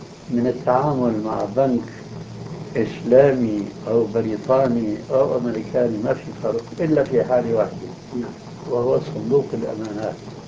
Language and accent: Arabic; Syria; يعني كما يقال في بعض الأمثال عندنا في سوريا